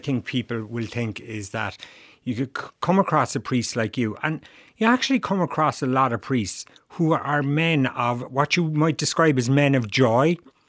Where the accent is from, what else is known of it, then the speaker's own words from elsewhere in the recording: Ireland; whatever we have at our genes as Irish people